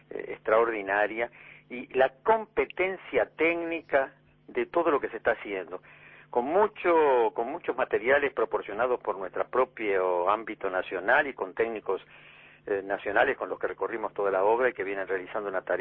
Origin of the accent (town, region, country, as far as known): Uruguay